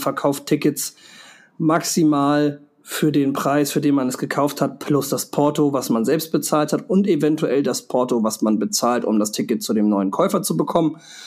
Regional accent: Baltic coast, Germany; ich bin an der Ostsee groß geworden, wir hatten früher einen Campingplatz an der Ostsee

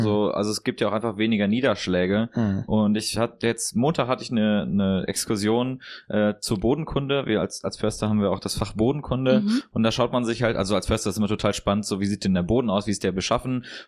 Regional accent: Münster, North Rhine-Westphalia, Germany; Also für mich als Münsteraner gibt's immer keine Kiefern

